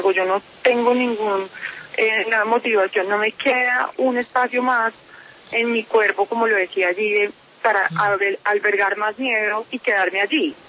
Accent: Colombia; lo que nosotros como colombianos decimos no es verdad

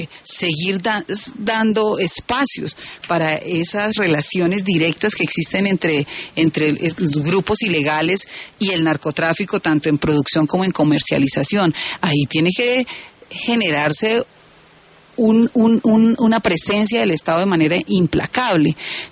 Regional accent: Colombia; somos colombianos

